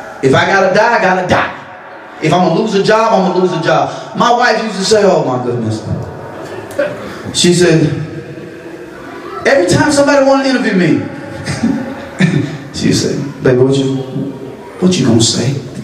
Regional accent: Mississippi, United States; when I grew up in Mississippi, I would see my mother and my parents

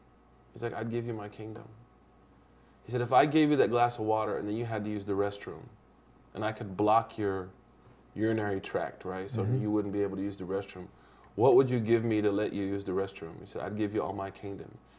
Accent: United States; As an American, you know, I became Muslim

